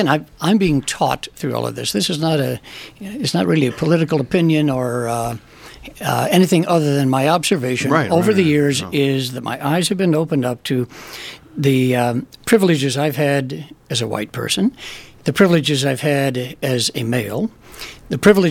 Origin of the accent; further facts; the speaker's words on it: Menomonee Falls, Wisconsin, United States; also born or lived in Danville, Illinois; Yeah, I was born in Danville, 1943, and lived there for 8 years. And then my dad, who worked for Sherwin-Williams Paint Company, was moved to Milwaukee, so we lived in Menominee Falls.